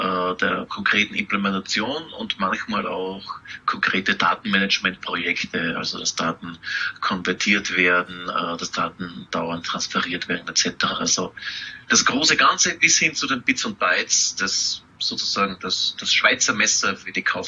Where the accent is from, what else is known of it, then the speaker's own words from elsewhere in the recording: Austria; now in Munich, Germany; die Nähe zu meiner alten Heimat Österreich. Ich bin selbst schon seit 2007 in Deutschland und lebe jetzt, muss ich sagen, eigentlich sehr gerne hier in München.